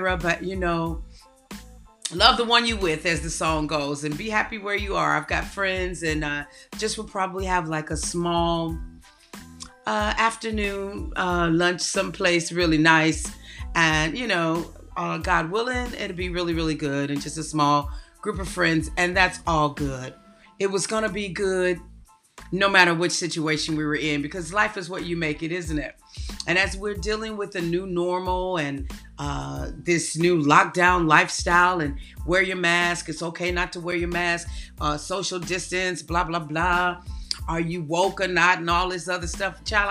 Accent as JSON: {"language": "English", "town": "Gary", "region": "Indiana", "country": "United States", "tie": "born or raised there", "said": "it reminds me like how I grew up anyway in America and Gary."}